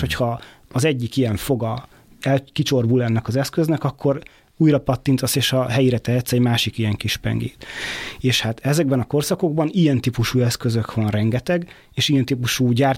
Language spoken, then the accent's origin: Hungarian; Miskolc, Borsod-Abaúj-Zemplén, Hungary; Ugye én miskolci vagyok, és ott a vasgyárban aztán amíg az egészet le nem számolták, ott aztán termelték a fémet